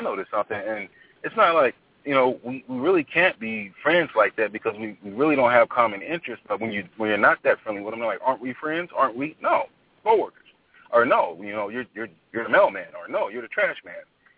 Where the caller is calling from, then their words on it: Las Vegas, Nevada, United States; calling from Las Vegas, Nevada.